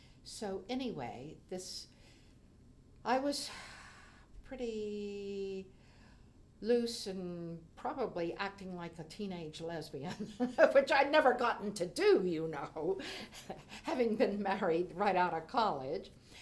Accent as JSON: {"language": "English", "region": "Maryland", "country": "United States", "tie": "born or raised there", "also_born_or_lived": "Washington, D.C.", "moved": "as an adult", "lives_now": "Asheville, United States", "said": "I was born in Washington, D.C., spent most of my growing up time in Maryland, and came to Asheville to live in 1992."}